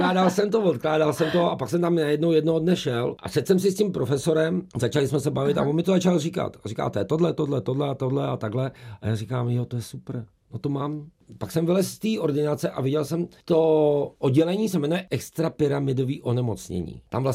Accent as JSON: {"language": "Czech", "region": "Prague", "country": "Czechia", "tie": "born or raised there", "said": "já jsem vyrůstal na Praze 8 v Kobylisích, chodil jsem na Hovrčovickou ulici"}